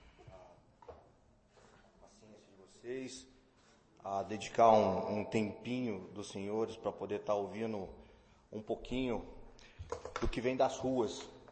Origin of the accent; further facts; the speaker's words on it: Muzambinho, Minas Gerais, Brazil; born there; Em 2004, eu fui para São Paulo. Então, um detalhezinho. Nasci em Muzambinho. Tenho 33 anos.